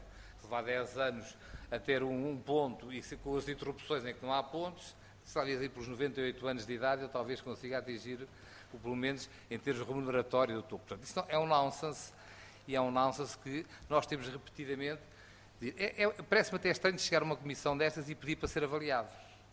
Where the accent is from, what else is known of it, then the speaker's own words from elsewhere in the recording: Portugal; eu sou português, o capitão em Portugal vale tanto como general na Espanha ou na Bélgica.